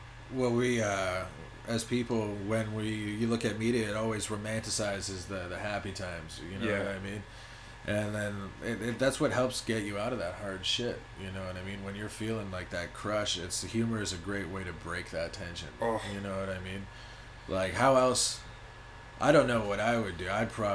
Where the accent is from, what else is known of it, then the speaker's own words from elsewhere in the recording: Mississauga, Ontario, Canada; now in Montreal, Canada; I grew up in Mississauga to British folk, and it was great, man. I moved to Montreal in 2008, and I love it here. This is my new hometown.